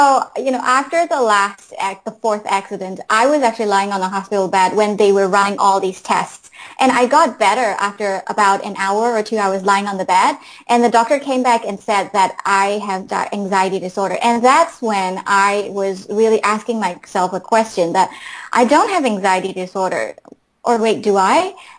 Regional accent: Myanmar; I'm originally from Burma, and Burma used to be a country that is closed off from the rest of the world for decades.

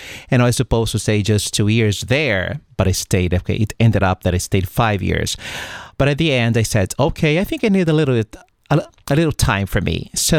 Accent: Brazil; Yes, I always say that it was made in Portugal, born in Brazil. I was raised there, and then I was 20 years old when I joined the seminary in São Paulo.

